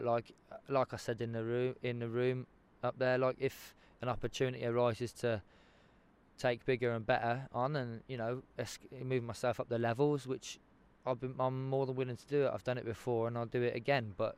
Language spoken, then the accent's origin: English; South West England, United Kingdom; I say I'm from Devon, and all along I've said it.